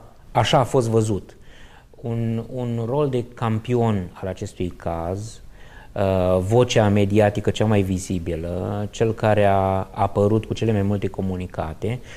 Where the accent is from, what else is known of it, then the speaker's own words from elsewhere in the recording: Romania; Ca români avem reflexul de solo, să luptăm solo, să reflexul cavalerului singuratic.